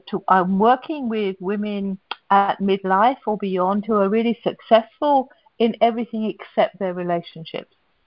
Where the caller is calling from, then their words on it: Israel; I'm calling from Israel, actually, on the banks of the Red Sea.